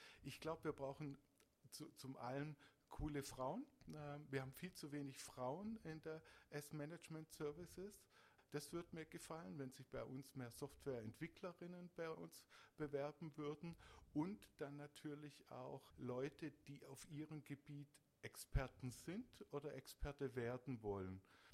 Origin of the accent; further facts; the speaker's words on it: Baden-Württemberg, Germany; Als Schwabe natürlich auch Linsen und Spätzle.